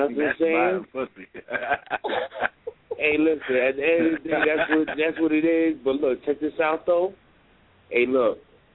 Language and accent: English; Brooklyn, New York, United States; I'm from Brooklyn, baby.